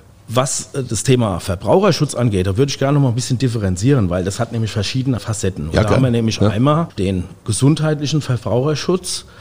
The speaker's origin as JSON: {"language": "German", "town": "Guntersblum", "region": "Rhineland-Palatinate", "country": "Germany", "tie": "born or raised there", "said": "Ja, also wie gesagt, aufgewachsen in Guntersblum, dann Abitur gemacht in Oppenheim"}